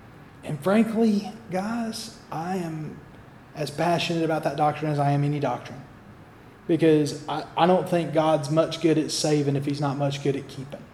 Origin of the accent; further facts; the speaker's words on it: Double Bridges, Alabama, United States; And I'm from Double Bridges, Alabama. There's a bridge down the road right there.